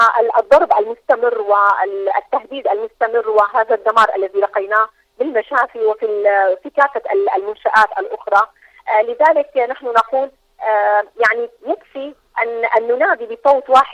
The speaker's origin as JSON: {"language": "Arabic", "country": "Syria", "said": "ونحن فرضا هنا من سوريا أنا أتحدث الآن"}